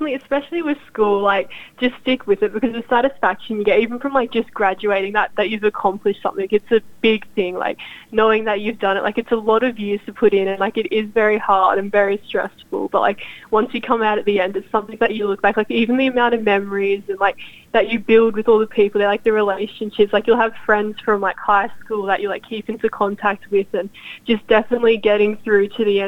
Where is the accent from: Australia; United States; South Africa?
Australia; Maryborough; They're living back in Maryborough, my hometown, still.